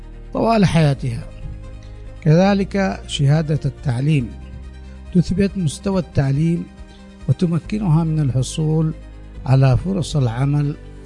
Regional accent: Yemen; بحسب العرف والعادات والتقاليد الموجودة لدينا في اليمن

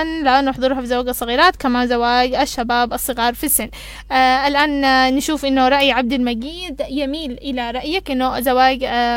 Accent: Yemen; يقصد الزوج والزوجة عندنا باليمن

